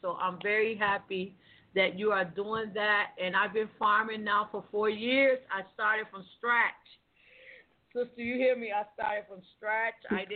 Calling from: Columbus, Ohio, United States; I'm calling from Ohio, Columbus.

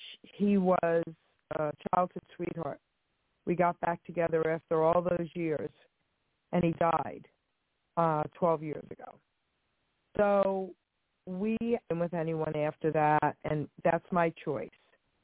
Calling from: New Jersey, United States; sweetie. I'm calling from New Jersey.

